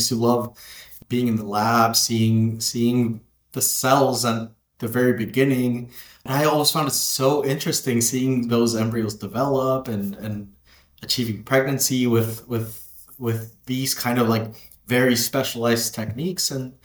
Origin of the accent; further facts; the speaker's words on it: California, United States; also born or lived in Mexico; now in Spain; So I was born in Mexico, grew up in the U.S. Did part of my medical training both in Mexico and in the U.S. in the state of California.